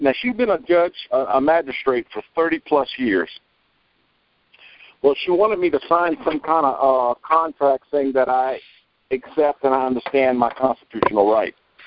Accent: Kansas, United States; I'm from Kansas, by the way, I'm sorry.

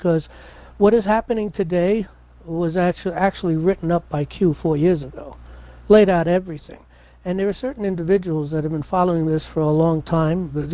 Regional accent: New York City, New York, United States; You know, I come from New York City, so I knew Trump, and not personally, of course, but very much aware of him.

